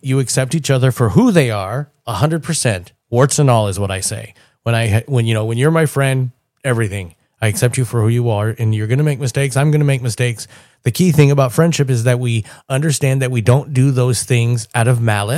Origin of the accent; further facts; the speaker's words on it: Midwest, United States; I grew up in the Midwest, so I grew up, and I feel shameful for saying this, I grew up as a Republican.